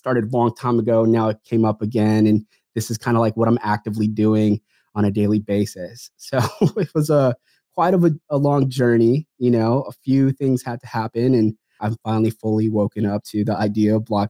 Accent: Philippines; You know, I'm Filipino, and a lot of times I like to say I'm the 1% of male Filipinos that didn't become a nurse, right?

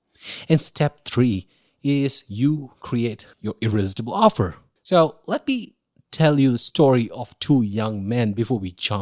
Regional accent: India; Growing up in India, I always had uncles and aunts visiting from the States.

